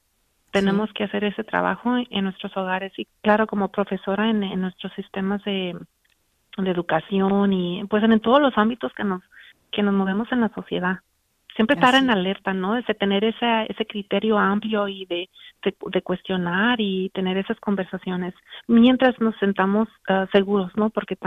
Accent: Mexico; yo soy mexicana, mestiza, indígena, huichol

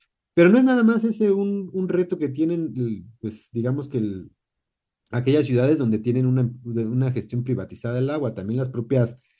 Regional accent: Mexico; los intereses colectivos que tenemos como mexicanos y mexicanas, ¿no?

